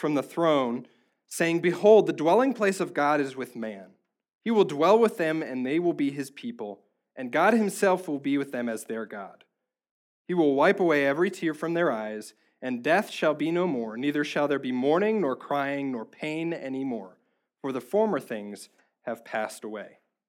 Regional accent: Indiana, United States; So I grew up in Indiana. Many of you know this.

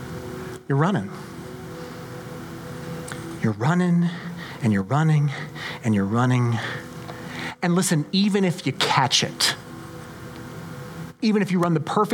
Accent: Colorado Springs, Colorado, United States; I was raised in Colorado Springs, and as a kid, back in the 80s and the 90s, when I was a kid, there was a place in the Springs that was seared into my memory.

